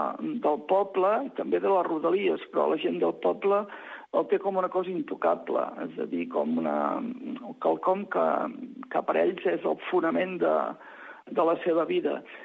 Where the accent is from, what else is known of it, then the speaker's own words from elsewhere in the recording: Canet de Mar, Catalonia, Spain; La gent que som de Canet, ui, se l'estimen molt.